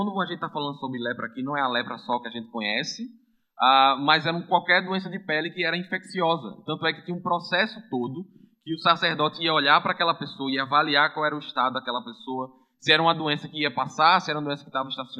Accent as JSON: {"language": "Portuguese", "town": "Paudalho", "region": "Pernambuco", "country": "Brazil", "lives_now": "Recife, Brazil", "said": "eu sou recifense, não sou nem recifense, sou paudalense, né? Sou recifense adotado."}